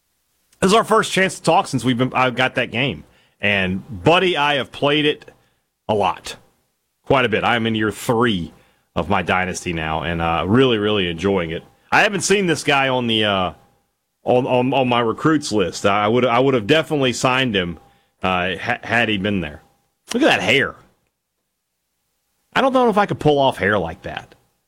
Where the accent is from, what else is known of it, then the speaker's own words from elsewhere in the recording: Vicksburg, Mississippi, United States; the famous Southern hospitality that my hometown, Vicksburg, is known for.